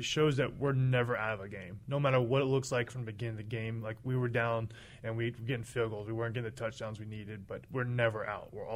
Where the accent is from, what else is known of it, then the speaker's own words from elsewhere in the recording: Florida, United States; I'm from Florida